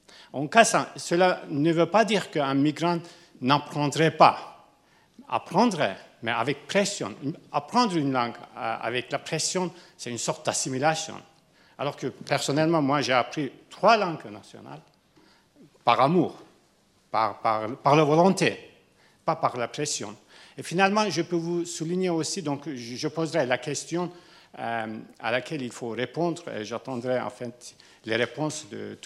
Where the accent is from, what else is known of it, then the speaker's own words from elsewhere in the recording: Neuchâtel, Switzerland; je suis un Neuchâtelois d'origine turque. Je suis en Suisse, ça fait presque 30 ans.